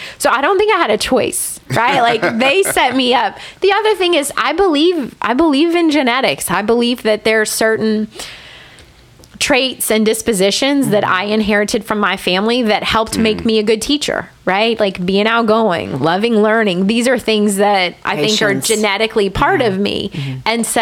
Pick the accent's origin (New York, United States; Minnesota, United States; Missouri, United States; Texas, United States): Texas, United States; born there; I was born in East Texas, and they taught and lived in East Texas.